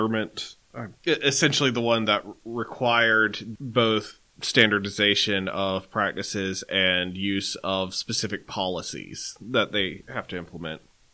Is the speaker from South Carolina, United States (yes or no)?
yes; Florence, South Carolina, United States; downtown Florence, my hometown.